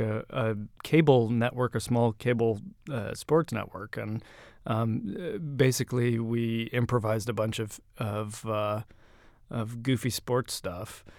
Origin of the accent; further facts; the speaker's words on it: Florida, United States; So I don't speak Yiddish. I grew up in Florida. It's not something we spoke around the house.